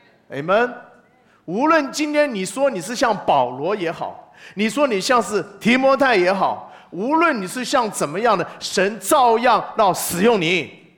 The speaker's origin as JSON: {"language": "Chinese", "country": "China", "said": "特别是我们中国人嘛，从小长大的那种教训就要自立自强。"}